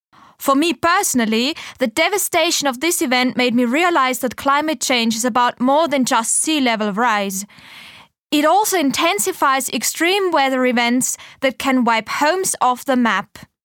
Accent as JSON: {"language": "English", "country": "Fiji", "said": "I'm from Fiji. I was a teenager when I had to deal with the destruction brought on by Cyclone Winston."}